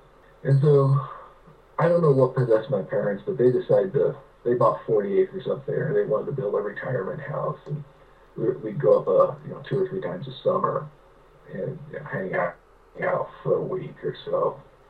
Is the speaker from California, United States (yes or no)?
yes; California, United States; So I grew up in California. This was back when the Bay Area in Silicon Valley was, it was before Silicon Valley was a thing.